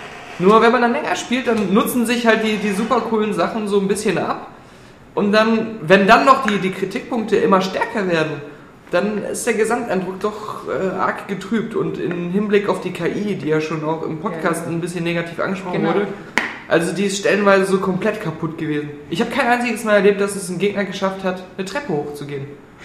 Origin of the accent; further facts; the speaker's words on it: Hürth, North Rhine-Westphalia, Germany; weil viele Folgen in meiner Heimat in Hürth gedreht werden